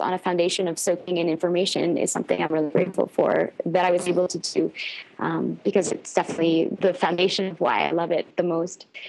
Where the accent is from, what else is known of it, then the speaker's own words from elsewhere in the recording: Canada; The first is that I'm Canadian